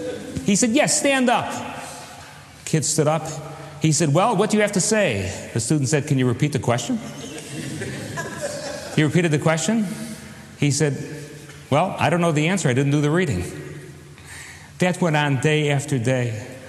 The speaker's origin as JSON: {"language": "English", "town": "Chicago", "region": "Illinois", "country": "United States", "tie": "born or raised there", "said": "I'd closed a chapter on the Jewish boy growing up in Chicago and opened a more sophisticated chapter"}